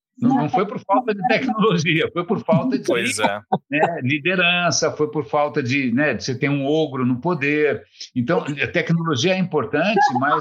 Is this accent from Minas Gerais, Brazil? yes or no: no; São Paulo, Brazil; eu nasci na Rua Nestor Pestana, aqui em São Paulo, e cresci na Rua São Luís. Eu sou a criatura mais urbana, eu morava praticamente na própria República